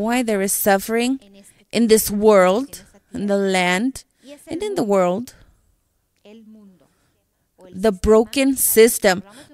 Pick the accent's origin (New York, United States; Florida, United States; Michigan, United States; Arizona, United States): Arizona, United States; Mesa; I grew up in Mesa. And in the Valley of Phoenix, it is hot.